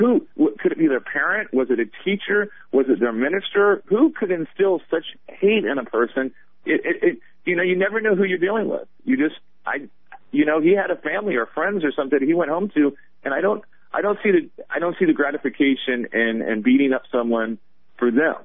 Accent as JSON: {"language": "English", "town": "Melbourne", "region": "Florida", "country": "United States", "said": "When I say I'm from Melbourne, they're like, oh, really, mate? And I'm like, not down under."}